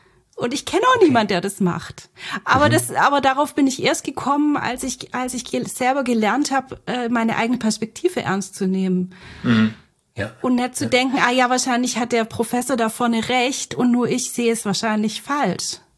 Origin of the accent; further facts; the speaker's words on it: Baden-Württemberg, Germany; in Bad Boll, in der Nähe, wo ich herkomme